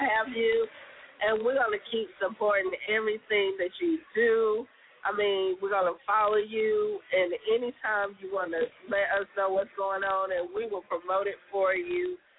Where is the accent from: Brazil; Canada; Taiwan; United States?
United States; Columbus, Georgia; So I'm from Columbus, Georgia.